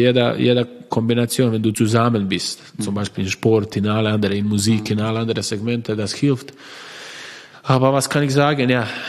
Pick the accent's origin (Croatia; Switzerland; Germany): Croatia; German is a second language; ich sage, ich bin stolz, weil ich bin Kroate